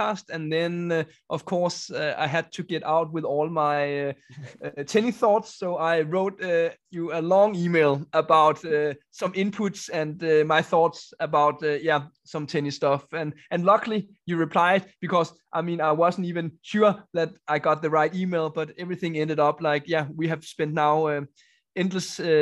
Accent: Denmark; I'm from Denmark. I'm 36 years old

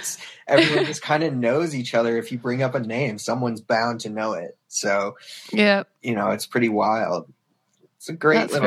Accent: Glenview, Illinois, United States; I'm from Chicago, Illinois. I was raised in a suburb right outside the city called Glenview.

